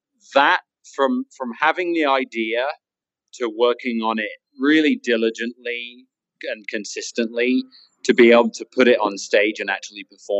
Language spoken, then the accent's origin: English; United Kingdom; I'm British, so I don't like blowing my own trumpet